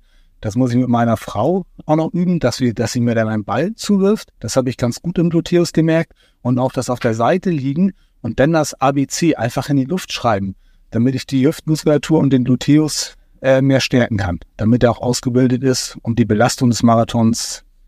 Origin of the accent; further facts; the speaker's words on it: Hamburg, Germany; als Hamburger